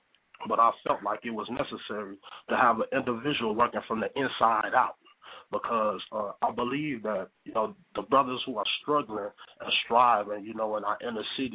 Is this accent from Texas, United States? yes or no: no; Minneapolis, Minnesota, United States; I'm an individual who came up in an underserved community. I'm from Minneapolis, Minnesota, from North Minneapolis, and it's labeled as one of the most high crime areas here in our state.